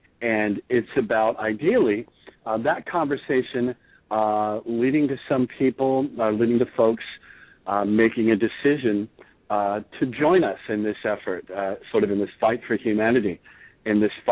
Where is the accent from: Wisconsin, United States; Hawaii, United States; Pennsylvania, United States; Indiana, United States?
Pennsylvania, United States; Reading; I was raised outside of Reading, Pennsylvania, and Reading is just a textbook example of everything that's wrong with capitalism.